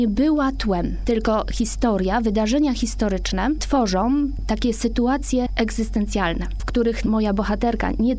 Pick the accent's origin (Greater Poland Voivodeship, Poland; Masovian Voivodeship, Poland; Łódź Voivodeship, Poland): Greater Poland Voivodeship, Poland; Trzemeszno; Tak, ja pochodzę, mieszkam, urodziłam się w Trzemesznie.